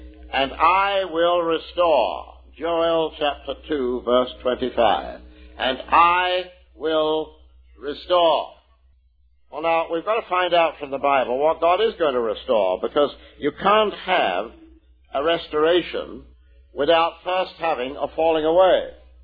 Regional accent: Canada; let me say this as a Canadian, but I'm a North American too.

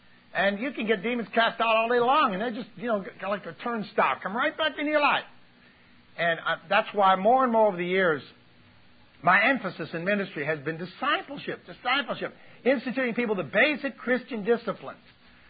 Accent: United States; Is anybody here with me? Come on. I'm an American.

